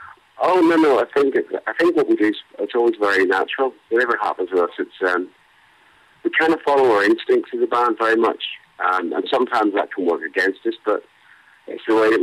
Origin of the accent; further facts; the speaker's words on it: Northern Ireland, United Kingdom; growing up in Northern Ireland, regardless of music, you know, anyone that grows up in Northern Ireland